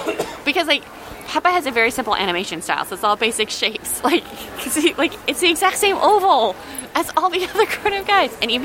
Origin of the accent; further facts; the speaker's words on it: Wisconsin, United States; I grew up in Wisconsin, so I've been to the cheese factory tour, like, more times than I can count.